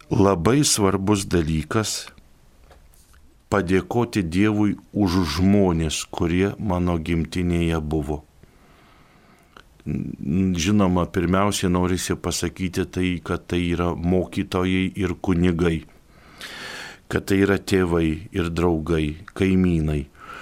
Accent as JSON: {"language": "Lithuanian", "town": "Rokai", "region": "Kaunas County", "country": "Lithuania", "tie": "born or raised there", "said": "Man nuskilo kaip aklai vištai grūdas, kad aš gimiau Rokuose, kad aš galėjau augti prie Jėsios skardžių tokių įspūdingų"}